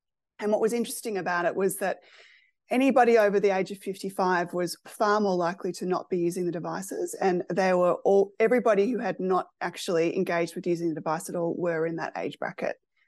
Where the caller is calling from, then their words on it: Melbourne, Victoria, Australia; I'm joining from the Wurundjeri and Boonwurrung lands of the Kulin Nation here in Melbourne, in Australia